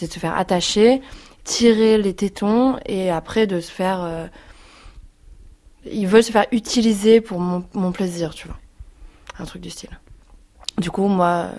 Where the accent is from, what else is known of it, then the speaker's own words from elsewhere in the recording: France; comme moi, je suis française